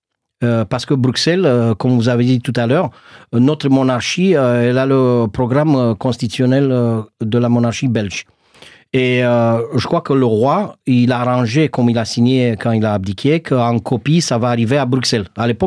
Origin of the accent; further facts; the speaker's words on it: Romania; moi je suis Roumain